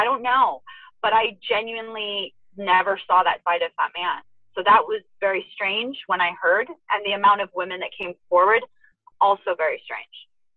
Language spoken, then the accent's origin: English; Las Vegas, Nevada, United States; So went from, you know, growing up in Vegas and having a nice lifestyle, my father being incarcerated, then my mom being a single mother